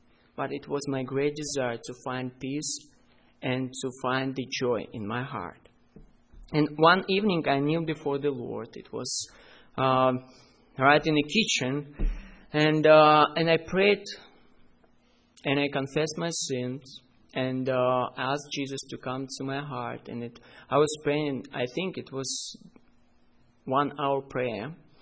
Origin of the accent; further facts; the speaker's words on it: Chișinău, Moldova; English is a second language; I was born in Moldova in 1972.